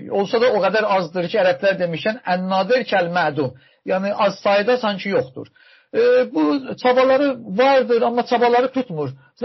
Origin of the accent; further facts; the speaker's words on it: Ardabil, Ardabil Province, Iran; Bu, mən özüm Ərdəbilliyəm və bunu üzülərək deyirəm